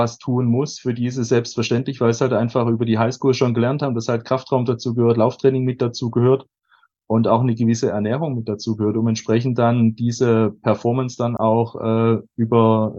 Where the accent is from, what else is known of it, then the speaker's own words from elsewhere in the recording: Schwäbisch Hall, Baden-Württemberg, Germany; ich komme aus Schwäbisch Hall